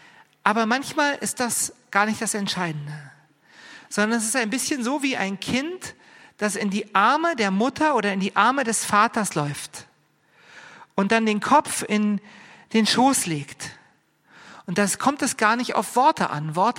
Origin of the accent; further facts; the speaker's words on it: Berlin, Germany; Ja, ich bin ja Berliner und von daher liebe ich eigentlich die Hektik und den Stress der Großstadt